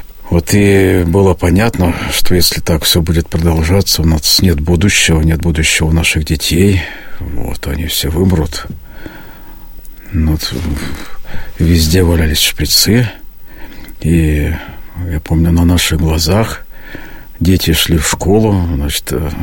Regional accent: Yaroslavl, Yaroslavl Oblast, Russia; now in Kimry, Russia; Вот я сам из Ярославля в 92-м году приехал в Кимры.

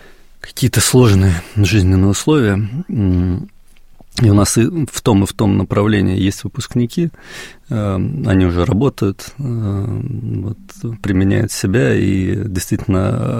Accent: Saint Petersburg, Russia; Поскольку я сам из Санкт-Петербурга, северо-запад ко мне ближе

